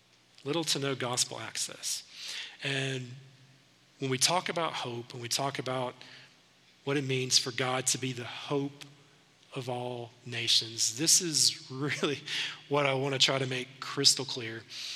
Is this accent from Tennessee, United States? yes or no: yes; Tennessee, United States; also born or lived in Seattle; I grew up in Tennessee. Over the course of 25 years of being married, we've moved around some. We've lived in some different places. Lived in Seattle for about 6 years. That was way different than East Tennessee.